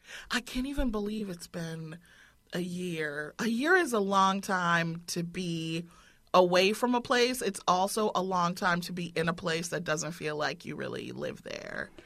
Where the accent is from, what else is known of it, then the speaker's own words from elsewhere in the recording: Evanston, Illinois, United States; Now I say I'm from Evanston.